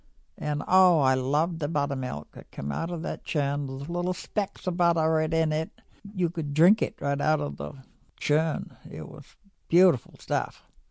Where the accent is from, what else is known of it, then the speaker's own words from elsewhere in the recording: Swan's Island, Maine, United States; also born or lived in North Avon; I grew up mostly here on Swan's Island. First 2-3 months on North Avon, that's where I was born.